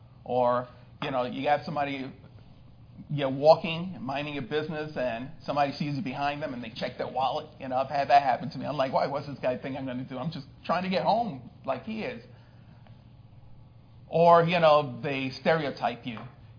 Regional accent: New York City, New York, United States; And like I said, I grew up in New York City, and I know some of you hold it against me, but that's all right.

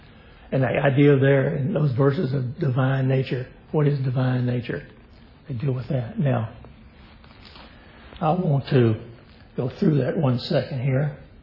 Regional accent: Orange, Texas, United States; I remember growing up in Orange, we'd go over to Port Arthur

